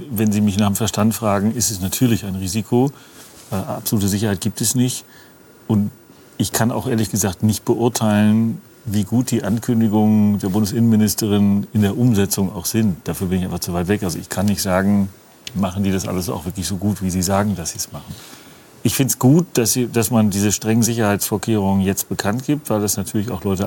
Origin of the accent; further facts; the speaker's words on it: Dortmund, North Rhine-Westphalia, Germany; born there; Also ich habe mein erstes Geld als Fußballreporter der Ruhrnachrichten in Dortmund, wo ich geboren bin, verdient.